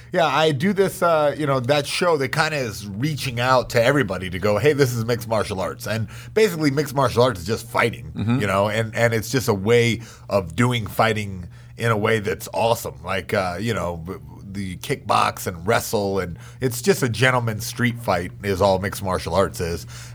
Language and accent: English; North Carolina, United States; Like, North Carolina.